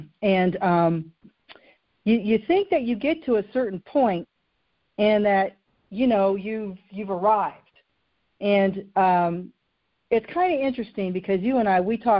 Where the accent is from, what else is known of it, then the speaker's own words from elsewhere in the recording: the South, United States; Listen, I'm from the South, and when you go down there, you just remember